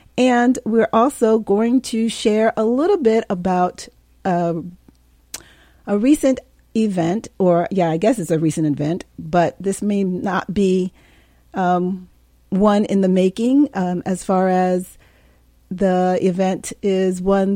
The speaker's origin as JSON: {"language": "English", "town": "Hudson", "region": "New York", "country": "United States", "tie": "born or raised there", "said": "I grew up in Hudson, and I remember when it was a block party on Columbia Street."}